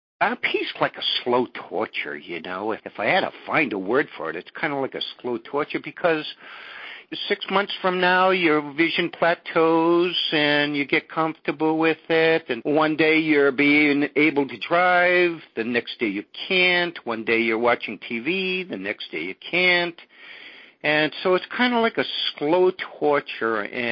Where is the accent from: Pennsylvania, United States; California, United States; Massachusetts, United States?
Massachusetts, United States; I'm from Massachusetts. Well, I'm 67 years old.